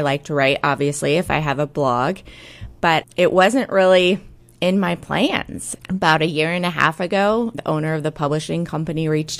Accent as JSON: {"language": "English", "town": "St. Louis", "region": "Missouri", "country": "United States", "tie": "born or raised there", "said": "Experiences from what I know from my own childhood growing up in St. Louis."}